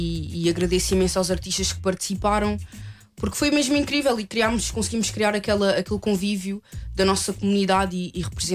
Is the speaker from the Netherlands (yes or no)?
no; Portugal; Eu, como português é impossível eu não me sentir em casa ali.